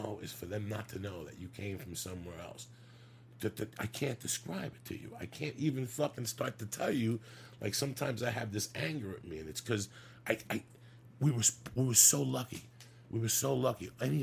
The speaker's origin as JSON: {"language": "English", "country": "Cuba", "tie": "born or raised there", "moved": "yes", "lives_now": "New York, United States", "said": "Because I didn't leave Cuba crying. When we moved here, I woke up on 89th Street and Riverside Drive."}